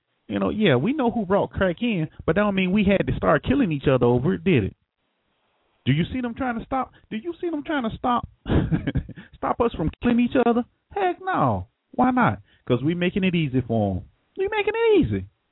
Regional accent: Florida, United States; You know, I'm from Florida, so, you know, down in Miami, they got a place called Liberty City.

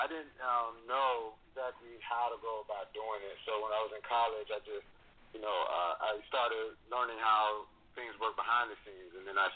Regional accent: Stone Mountain, Georgia, United States; Well, yeah, you know, I grew up in Stone Mountain, Georgia, you know what I'm saying, on the east side

